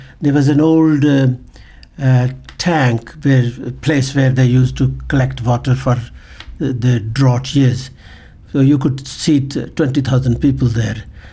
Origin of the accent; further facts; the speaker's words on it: Punjab, Pakistan; I grew up in the Punjab, which is now the part that has gone to Pakistan. And I spent my early years in an Indian village